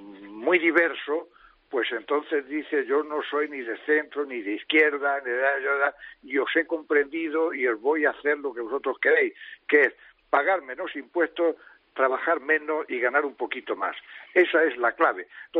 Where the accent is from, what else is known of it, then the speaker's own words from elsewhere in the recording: Totana, Region of Murcia, Spain; hay que decir las cosas para que la entiendan en mi pueblo, en Totana, Murcia